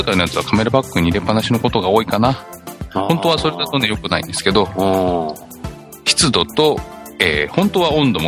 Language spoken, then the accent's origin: Japanese; Gunma, Japan; now in Kanagawa, Japan; 私は群馬出身なんですけど、